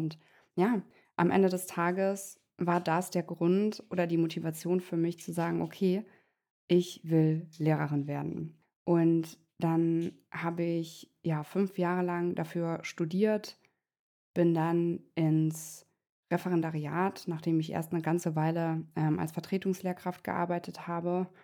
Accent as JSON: {"language": "German", "region": "Saarland", "country": "Germany", "said": "im Saarland, wo ich herkomme"}